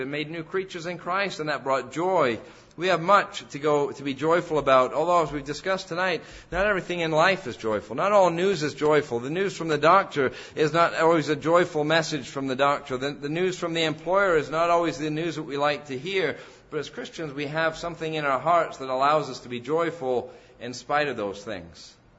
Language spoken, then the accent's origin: English; England, United Kingdom; I grew up in the Methodist Church in England when I was a little boy